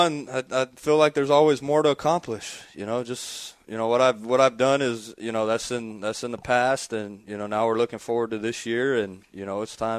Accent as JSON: {"language": "English", "town": "Santa Ana", "country": "United States", "said": "I'm from Santa Ana."}